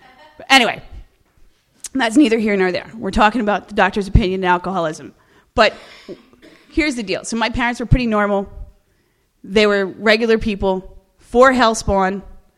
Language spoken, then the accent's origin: English; New Jersey, United States; I have to admit, I'm from Jersey. I have a colorful vocabulary.